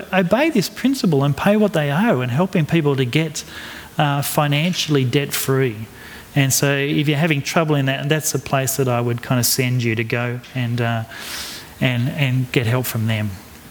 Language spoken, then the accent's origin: English; Australia; And although I'm a citizen of heaven as well, it does not excuse me from my duties of being an Australian citizen.